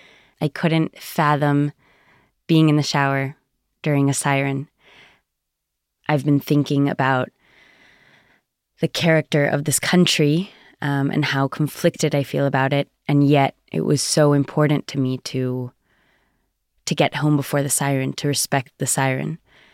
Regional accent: United States; I grew up in the United States in a South American home, very Zionist and liberal.

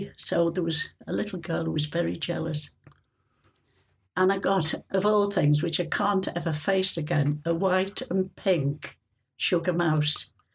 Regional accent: West Kirby, North West England, United Kingdom; born there; I was born in West Kirby. And it was the period, 1932

